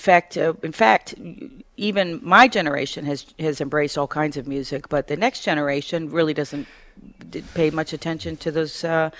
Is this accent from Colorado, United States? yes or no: no; Rochester, New York, United States; Well, I grew up in Rochester, New York.